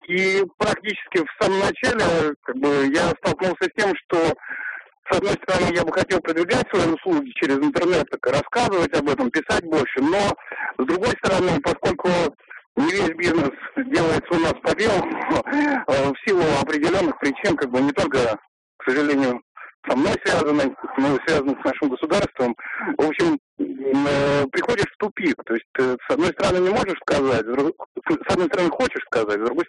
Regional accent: Saint Petersburg, Russia; я из Санкт-Петербурга.

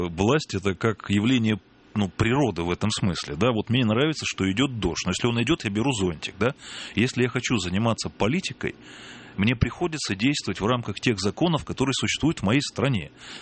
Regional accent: Moscow Oblast, Russia; я же сам из Подмосковья-то.

